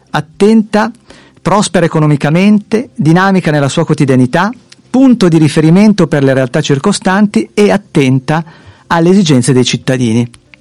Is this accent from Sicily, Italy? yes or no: no; Saronno, Lombardy, Italy; io sono nata a Saronno, ho frequentato le scuole saronnesi, mi sono sposata a Saronno, vivo e lavoro a Saronno. In questi quasi 50 anni